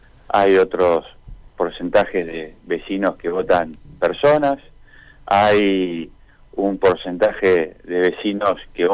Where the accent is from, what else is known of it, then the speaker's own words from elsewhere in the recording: Argentina; somos todos argentinos